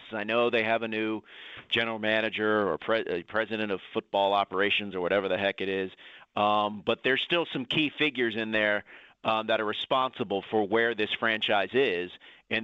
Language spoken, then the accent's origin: English; Houston, Texas, United States; you're talking to someone that was born and raised in Houston and lived and died through all the terrible things that have gone in Houston sports history.